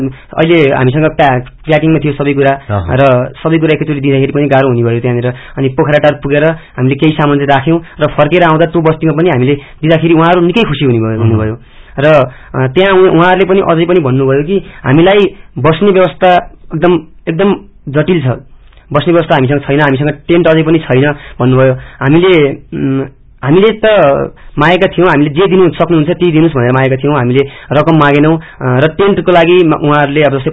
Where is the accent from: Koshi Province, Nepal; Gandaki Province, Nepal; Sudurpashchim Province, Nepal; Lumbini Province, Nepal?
Gandaki Province, Nepal; Lamjung